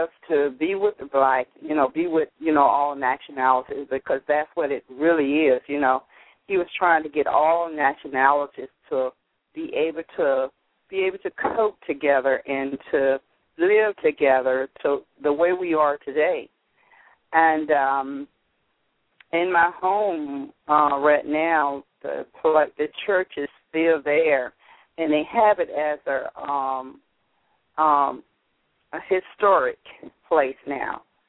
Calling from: Albany, Georgia, United States; Hi, thank you so much for letting me share. I'm from Albany, Georgia. I'm living here in Fort Lauderdale now.

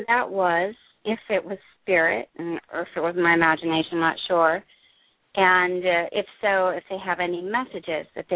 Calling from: New Jersey, United States; I'm calling from New Jersey.

